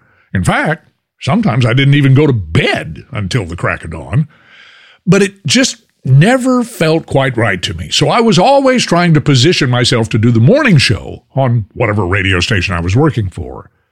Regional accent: Texas, United States; So I said, hey, I'm from Texas. What do I know about snow?

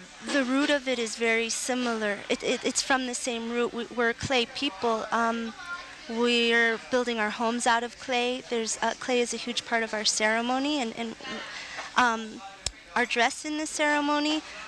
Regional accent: Santa Clara Pueblo, New Mexico, United States; We're all from Santa Clara Pueblo. We're all family. We're all artists. I, of course, grew up in my mom's studio.

